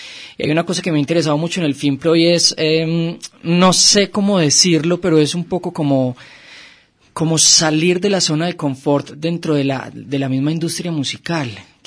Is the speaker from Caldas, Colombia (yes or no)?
no; Medellín, Antioquia, Colombia; Ya yo soy de Medellín, soy de Colombia